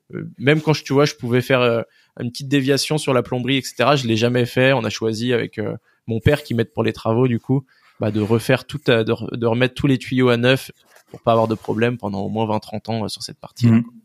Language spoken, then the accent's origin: French; Île-de-France, France; moi, je suis de l'Est parisien. Il y a Disney justement qui est pas très loin.